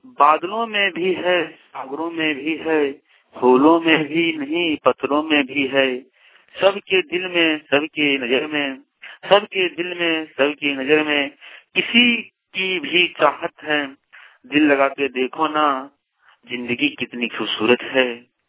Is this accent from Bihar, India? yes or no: no; Chirudih, Jharkhand, India; प्रखंड जमुआ का रहने वाला हूँ, ग्राम चिरुडी।